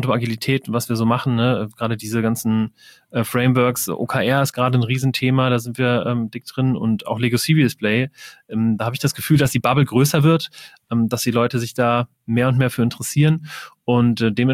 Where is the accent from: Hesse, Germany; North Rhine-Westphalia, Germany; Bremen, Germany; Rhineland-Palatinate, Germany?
Hesse, Germany; Wiesbaden; Also ich komme aus Wiesbaden.